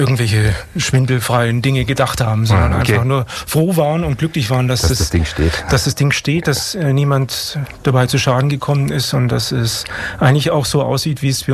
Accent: Friedrichshafen, Baden-Württemberg, Germany; Ich komme ja aus Friedrichshafen, da gibt es ein Freibad mit einem 10-Meter Sprungturm.

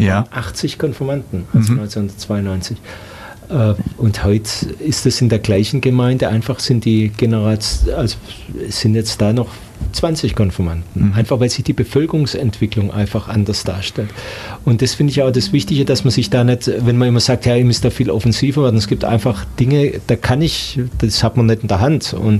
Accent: Esslingen, Baden-Württemberg, Germany; Ich war jetzt in meiner Heimatgemeinde, wo ich aufwachsen, Esslingen-Sulzkries

